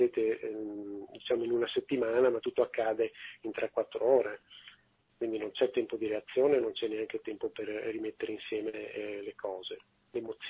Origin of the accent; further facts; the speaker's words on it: Veneto, Italy; Io sono veneto e quindi per arrivare a Latina ci metto tanto, tanto tempo.